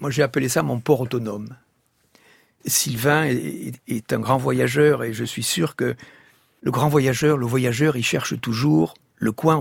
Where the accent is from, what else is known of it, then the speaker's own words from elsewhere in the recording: Occitanie, France; Et je suis revenu chez moi dans le Tarn, pour mes parents